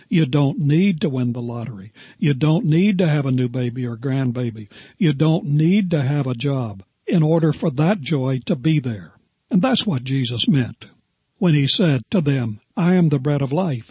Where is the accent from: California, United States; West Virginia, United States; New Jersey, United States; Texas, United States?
West Virginia, United States; There was a man in my home state of West Virginia